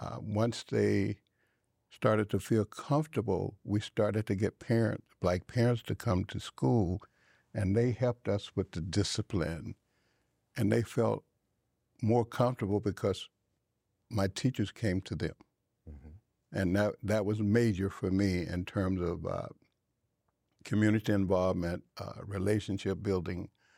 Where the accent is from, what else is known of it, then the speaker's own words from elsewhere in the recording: United States; I'm an American who happens to be black